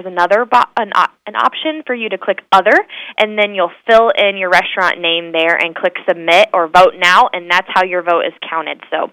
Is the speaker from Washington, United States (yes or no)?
no; Albia, Iowa, United States; I probably have to give a shout-out to my hometown in Albia